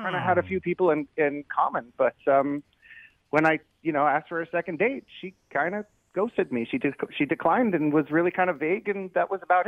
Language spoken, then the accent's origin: English; California, United States; I'm sorry, I'm from California.